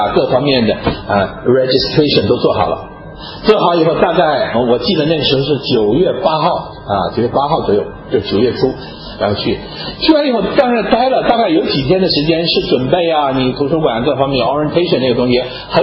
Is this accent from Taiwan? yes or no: no; Tianjin, China; accent: Tianjin dialect; 我是来自天津啊，我港毕业，我港到这来，我就用一个很大的天津话跟他说，